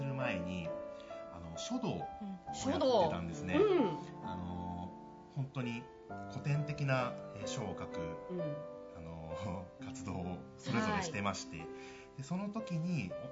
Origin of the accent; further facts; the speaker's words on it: Kamagaya, Chiba, Japan; 僕はあの鎌ヶ谷出身で、